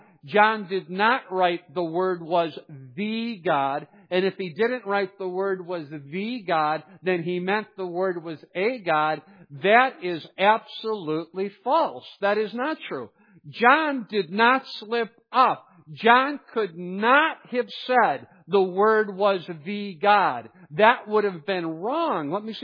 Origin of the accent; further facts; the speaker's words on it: Wickliffe, Ohio, United States; also born or lived in Cleveland, United States / Mentor, United States; And I could say, "Well, I went to high school in Mentor, Ohio." You say, "Okay, so where did you grow up?" And I would say, "Well, I grew up in Wycliffe, Ohio."